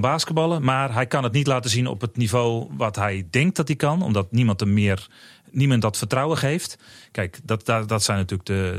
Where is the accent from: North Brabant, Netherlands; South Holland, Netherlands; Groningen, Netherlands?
South Holland, Netherlands; Rotterdam; Ik ben Rotterdammer, dus ik ben een Feyenoord fan.